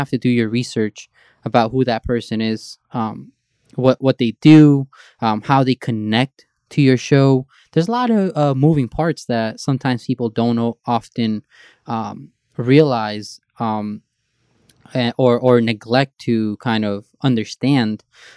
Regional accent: Brooklyn, New York, United States; I grew up in Sunset Park on 8th Avenue.

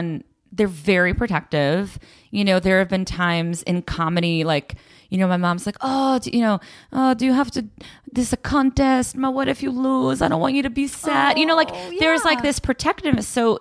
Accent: Belmont, Massachusetts, United States; Belmont, Massachusetts. Okay. So like right outside of Boston.

